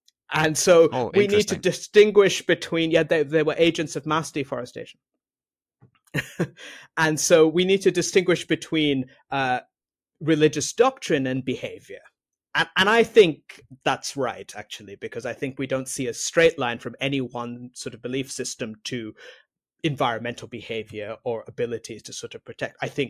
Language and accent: English; Singapore; I grew up in Singapore.